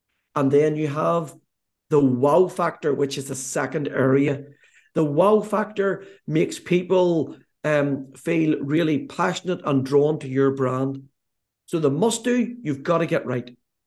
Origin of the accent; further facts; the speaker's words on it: Belfast, Northern Ireland, United Kingdom; They asked where I was from. I said I was from Belfast.